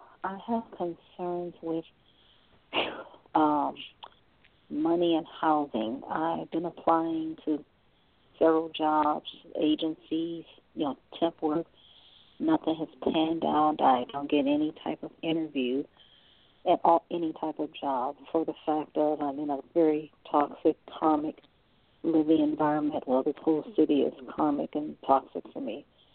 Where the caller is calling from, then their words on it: Cleveland, Ohio, United States; I'm calling from Cleveland, Ohio.